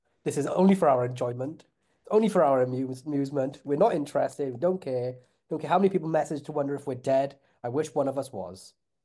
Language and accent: English; Porthcawl, Wales, United Kingdom; I got a funny feeling that guy is from Porthcawl, or one half of like Morgan and Wes are from my hometown.